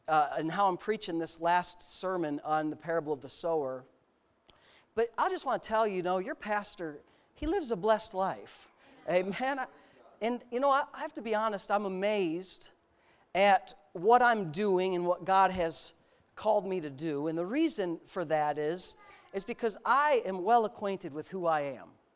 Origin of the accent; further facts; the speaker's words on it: Frewsburg, New York, United States; the Methodist Church, the one I grew up in Frewsburg